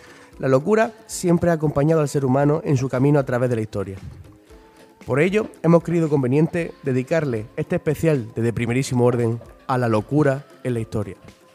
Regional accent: Pechina, Andalusia, Spain; Permítanme hablarles sobre mi pueblo, Pechina. Se trata de un pueblo peculiar situado en el Bajo Andará de Almería

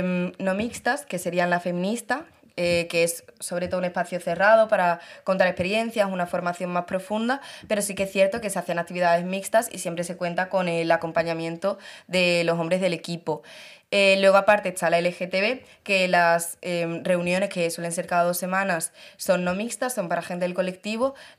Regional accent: Andalusia, Spain; Yo soy de aquí, de La Oliva, del Polígono Sur.

